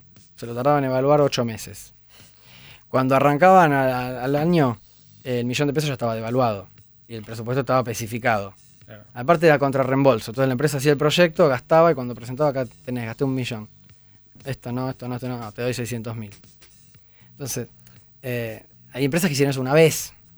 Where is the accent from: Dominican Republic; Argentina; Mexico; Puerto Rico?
Argentina; Si no, yo digo, yo soy argentino y lo hago más tranqui.